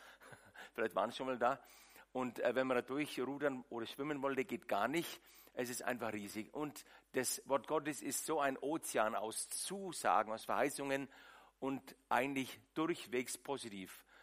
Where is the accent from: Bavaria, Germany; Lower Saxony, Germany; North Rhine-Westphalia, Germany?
Bavaria, Germany; Nuremberg; Und meine Heimat ist dennoch nicht in Dettelsau, ich bin Nürnberger, man hört es, richtiger Franke.